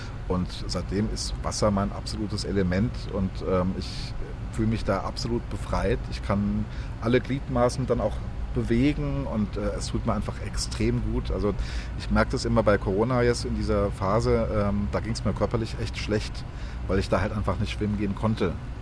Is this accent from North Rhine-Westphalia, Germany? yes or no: no; Hesse, Germany; Ich komme aus Südhessen, da unten gibt es auch Baggerseen.